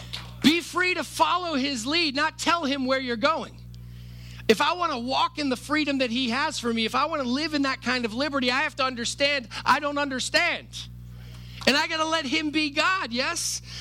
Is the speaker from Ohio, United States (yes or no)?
no; Virginia, United States; I'm from Virginia. I can say y'all. It's not hipster. I grew up my whole life here.